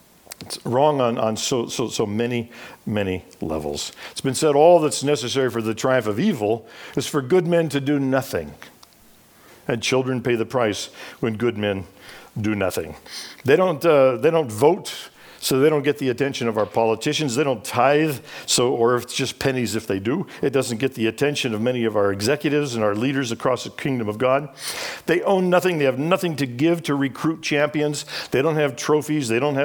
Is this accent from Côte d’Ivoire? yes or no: yes; Côte d’Ivoire; When I was a little guy, I grew up in the Ivory Coast of West Africa, son of missionaries.